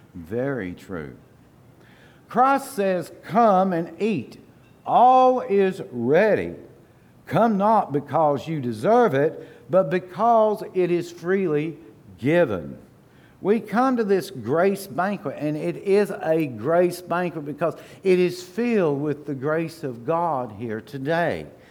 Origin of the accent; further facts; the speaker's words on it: Kentucky, United States; Abraham Lincoln and his wife, Mary Todd Lincoln, were both born and raised in Kentucky, my home state.